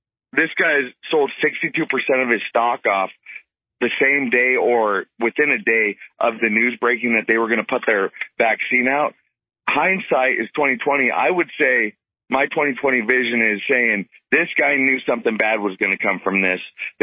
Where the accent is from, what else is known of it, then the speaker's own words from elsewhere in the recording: Montana, United States; I grew up in Montana, and there's 10 guns to every household on average out there.